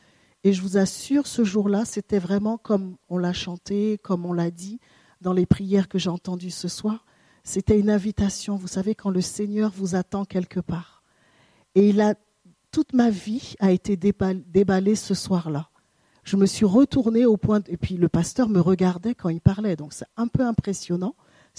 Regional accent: French Guiana, France; Je viens de Guyane. Donc, pour ceux qui ne connaissent pas, c'est où on envoie les fusées Ariane.

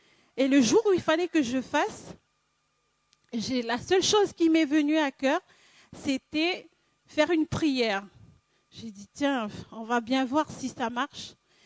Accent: New Caledonia; je viens de la Nouvelle-Calédonie.

